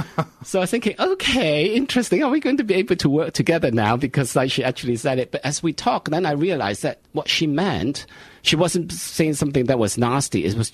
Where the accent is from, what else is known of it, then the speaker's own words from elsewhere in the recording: Hong Kong; because like I was brought up in Hong Kong. So basically, Hong Kong was kind of a British colony when I was growing up.